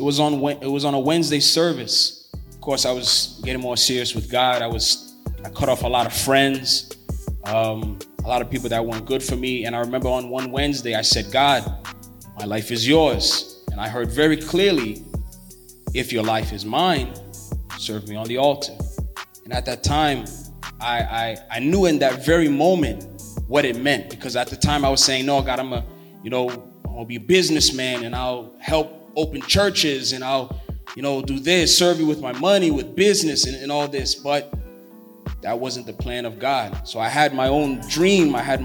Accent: New York, United States; I born and raised in Queens, New York, and I came to the church when I was like 10 with my mom.

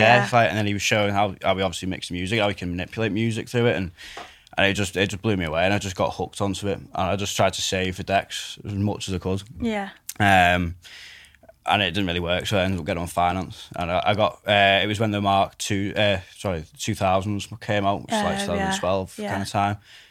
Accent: Ormskirk, North West England, United Kingdom; I'm from Ormskirk, and there's a few DJs from Ormskirk.

